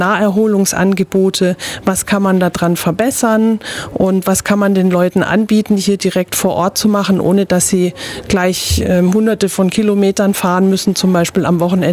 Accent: Baden-Württemberg, Germany; moved away as an adult; now in Ulm, Germany; Also ich bin vor inzwischen fast 20 Jahren zugezogen aus beruflichen Gründen. Ich komme eigentlich aus der Gegend von Heidelberg.

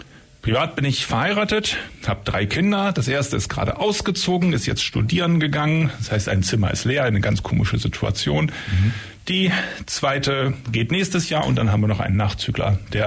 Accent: Bremerhaven, Bremen, Germany; moved away as an adult; also born or lived in Bamberg / Frankfurt; now in Ulm, Germany; Ich spreche reines Hochdeutsch. Ich komme nämlich von der Küste, bin gebürtiger Bremer, aufgewachsener Bremerhavener, habe in Bamberg studiert, in Frankfurt gearbeitet, bevor es mich dann im Jahr 2010 nach Neu-Ulm verschlagen hat, respektive Ulm. In Ulm wohne ich, in Neu-Ulm arbeite ich

